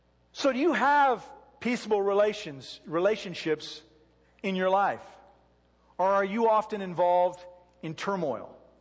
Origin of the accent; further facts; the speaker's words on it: Detroit, Michigan, United States; You know, growing up in Detroit, we had a terrible NFL team in the Detroit Lions.